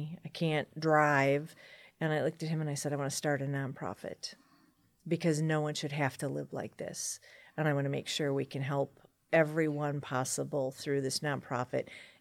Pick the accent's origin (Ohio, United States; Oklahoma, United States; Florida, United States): Ohio, United States; Toledo; So I grew up in Toledo, East Sider. Went to Wade High School. Graduated in 1980.